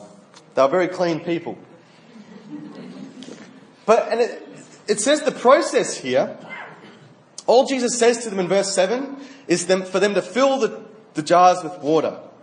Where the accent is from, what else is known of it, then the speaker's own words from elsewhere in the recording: Australia; You know, being Australian, I think everyone sort of loves this parable.